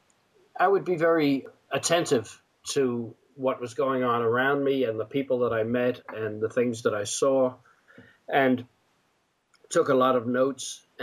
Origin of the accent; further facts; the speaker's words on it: Queens, New York, United States; Then I revisited my hometown in Queens, New York. You know, there are five boroughs in New York, and Queens is one of them.